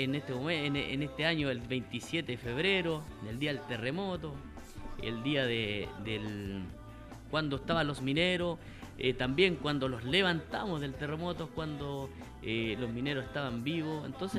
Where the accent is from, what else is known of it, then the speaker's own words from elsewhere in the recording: Rosario, Santa Fe, Argentina; cumplió con todo lo que nosotros como rosarinos esperamos de nuestras autoridades